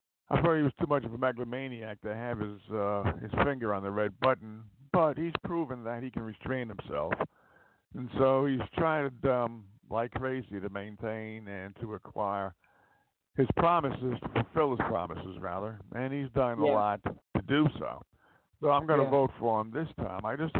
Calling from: Montana, United States

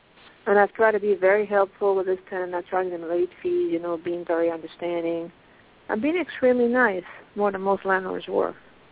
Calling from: Pennsylvania, United States; I'm calling from Pennsylvania.

